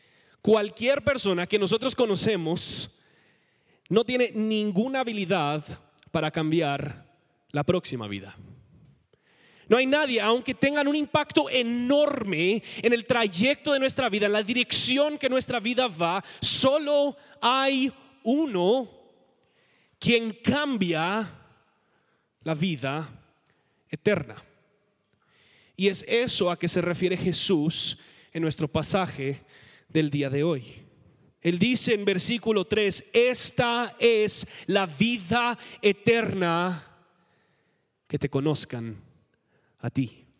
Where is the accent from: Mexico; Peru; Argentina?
Mexico; Mexico City; cuando yo crecí en México, cada 6 meses teníamos que renovar nuestra visa.